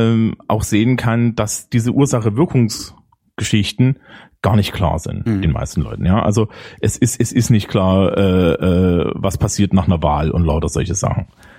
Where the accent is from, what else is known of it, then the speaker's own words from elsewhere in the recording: Germany; ich bin Deutscher und logistische Probleme löse ich ordentlich.